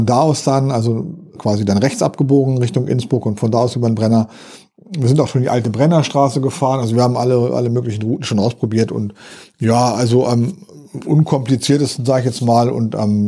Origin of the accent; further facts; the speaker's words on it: Lower Saxony, Germany; wir kommen ja aus der Nähe von Hannover, aus dem Großraum